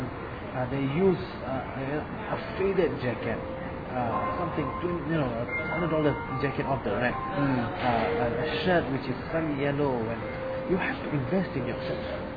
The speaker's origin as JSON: {"language": "English", "country": "Malaysia", "tie": "born or raised there", "said": "I grew up in Malaysia. I was born in Malaysia, and I was there till I was about. I got my first international exposure when I was 9."}